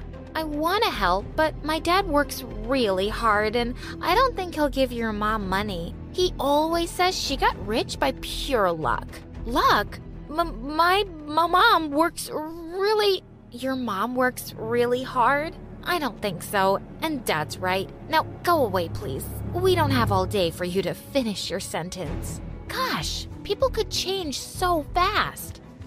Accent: Moldova; from Moldova.

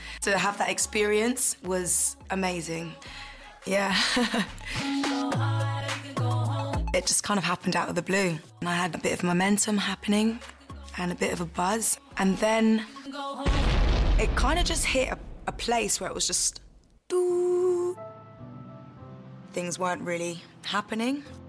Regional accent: Bristol, South West England, United Kingdom; I'm 31 from Bristol.

